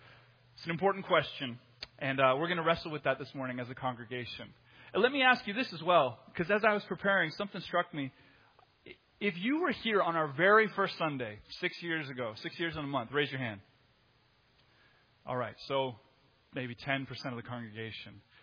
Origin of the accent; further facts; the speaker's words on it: Canada; I was born in Canada. I grew up in Canada.